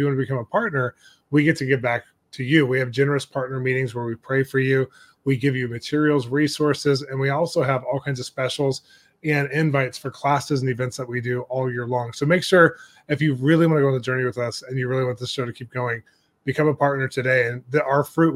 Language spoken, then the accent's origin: English; California, United States; And we're Californian, so that works.